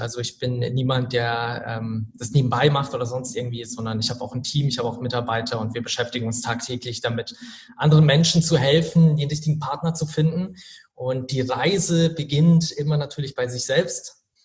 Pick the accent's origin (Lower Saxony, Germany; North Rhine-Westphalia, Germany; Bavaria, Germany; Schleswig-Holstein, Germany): Bavaria, Germany; Regensburg; Also ich komme tatsächlich aus Regensburg